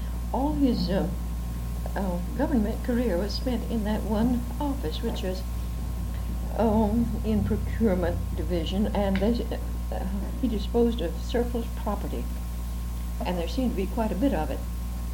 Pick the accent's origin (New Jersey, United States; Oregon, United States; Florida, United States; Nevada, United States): Florida, United States; also born or lived in Kentucky; now in Tacoma, United States; I was born in Kentucky and went to Florida as practically an infant. Was educated in the public schools and private schools in Florida.